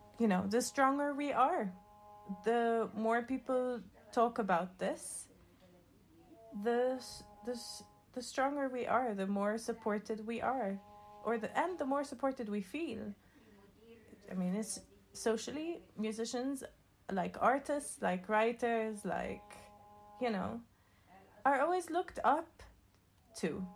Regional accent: Jerusalem, Palestine; I'm from Jerusalem, and so I kind of have a sort of ironic privilege over West Bankers.

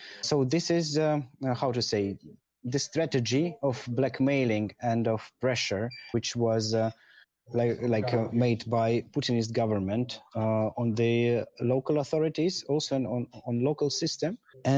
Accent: Russia; English is a second language; now in Kyiv, Ukraine; I am an anarchist from Russia, currently living in Kiev and staying in Kiev.

